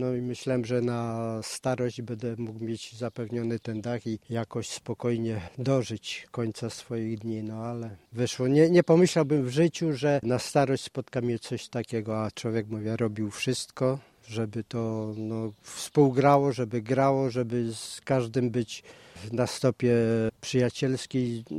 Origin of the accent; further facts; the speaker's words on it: Swołowo, Pomeranian Voivodeship, Poland; Dom, w którym się wychowałem, w którym mieszkał mój dziadek po wojnie, tutaj był jako osadnikiem, mój ojciec, no ja tu praktycznie od urodzenia, no tu sam fakt sentymentalny. … Swołowo 1.